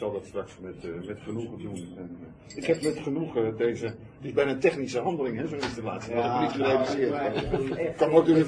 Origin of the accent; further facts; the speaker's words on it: Hillegom, South Holland, Netherlands; Ik heb mijn jeugd doorgebracht in Hillegom.